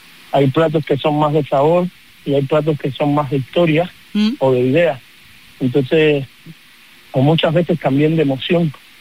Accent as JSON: {"language": "Spanish", "country": "Cuba", "tie": "born there", "said": "mi madre es canaria, es de Tenerife, y mi padre es cubano, yo nací en Cuba. Y entonces tengo esa fusión en mi sangre"}